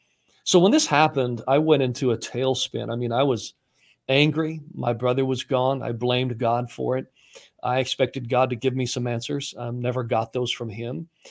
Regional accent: Saginaw, Michigan, United States; So I grew up in Saginaw, Michigan. I had great parents.

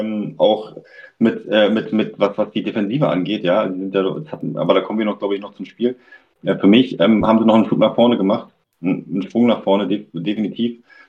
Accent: Berlin, Germany; natürlich als Berliner muss ich sagen

